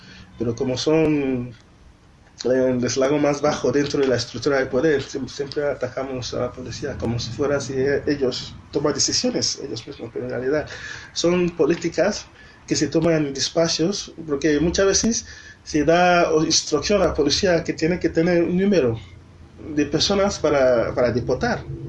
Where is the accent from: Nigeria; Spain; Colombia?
Nigeria; Benin City, Edo; Spanish is a second language; moved away; la mayoría de las mejores casas que tenemos en mi pueblo, Benin City, son casas construidas por las chicas que han venido a trabajar